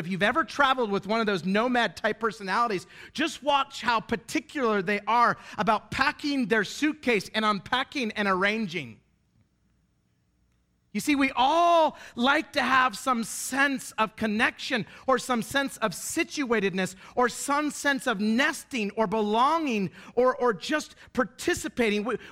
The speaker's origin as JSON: {"language": "English", "region": "Idaho", "country": "United States", "tie": "born or raised there", "said": "I love that I grew up in Idaho, because it's really fun to come from a place where you get to blow things up for fun."}